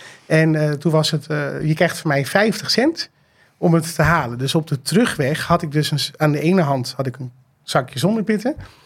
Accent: The Hague, South Holland, Netherlands; now in Zandvoort, Netherlands; En ik ben opgegroeid in Den Haag. Ik woon nu in mooie Zaanzee, maar ik kom uit de Haagse Schilderswijk.

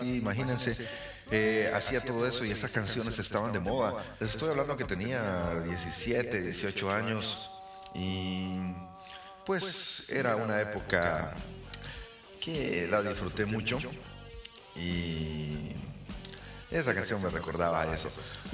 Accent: El Salvador; Y ustedes me dirán, ¿por qué en Guatemala si soy salvadoreño?

